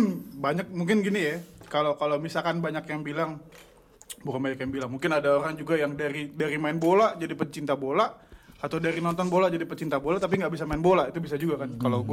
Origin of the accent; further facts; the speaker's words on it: Tangerang, Banten, Indonesia; also born or lived in Medan; Gua gede di gua sampai umur 2 tahun apa 3 tahun gue masih tinggal di Medan. Terus umur 3 tahun gue pindah Jakarta, gede di Tangerang gue.